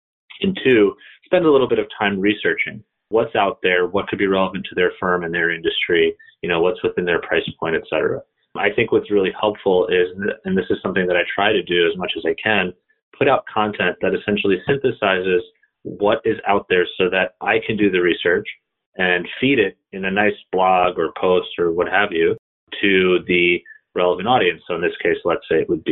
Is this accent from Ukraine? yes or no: yes; Kharkiv, Kharkiv Oblast, Ukraine; first language Russian; English is a second language; Yeah, so I was born in Kharkiv, which is pretty close to the Russian border, actually. So, you know, I grew up speaking Russian rather than Ukrainian, for example.